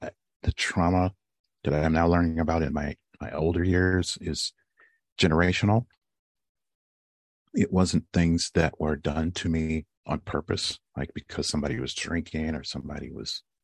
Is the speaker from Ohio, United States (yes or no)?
yes; Cleveland, Ohio, United States; born there; I was born in Cleveland, Ohio. I'm the youngest of three in an adopted family.